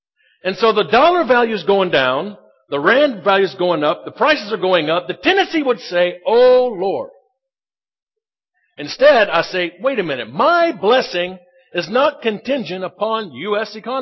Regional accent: United States; now in South Africa; I'm American. Our supporters back home, they give us dollars.

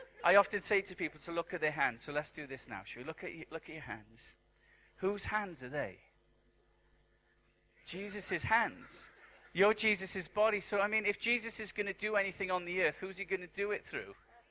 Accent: Wales, United Kingdom; accent: Welsh; Are you guys understanding my accent, or is it really difficult? Eventually, your brain will like reconfigure to Welsh somehow.

